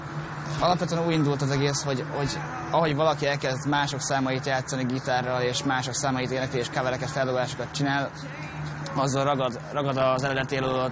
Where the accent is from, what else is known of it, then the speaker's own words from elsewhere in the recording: Győr, Győr-Moson-Sopron, Hungary; born there; alapvetően egyébként Győrben születtem, de Pécsen jött az ihlet